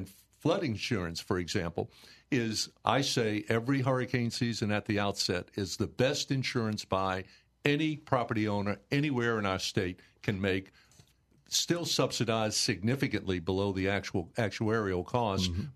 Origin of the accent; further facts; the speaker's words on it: New Orleans, Louisiana, United States; And I was from Mid-City.